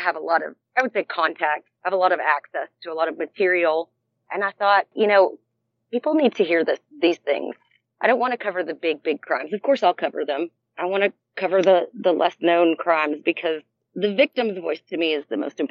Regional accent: Texas, United States; And so, you know, being Texan, we need to share that with everyone.

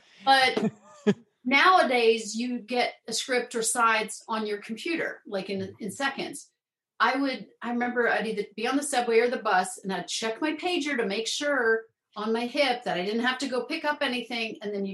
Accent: Rockville, Maryland, United States; I grew up in Rockville, Maryland.

